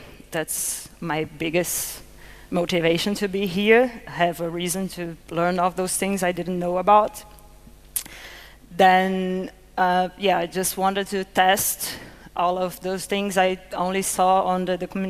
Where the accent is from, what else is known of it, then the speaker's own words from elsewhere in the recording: Niterói, Rio de Janeiro, Brazil; now in Recife, Brazil; I'm come from Niterói, that little city around there in Rio. I recently moved to Recife, that's up there north. Both very beautiful places.